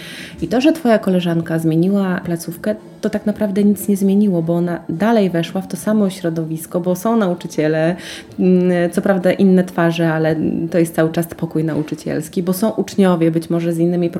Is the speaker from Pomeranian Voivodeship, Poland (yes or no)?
yes; Pomeranian Voivodeship, Poland; Pochodzę z Kaszub, święta spędzaliśmy u moich rodziców.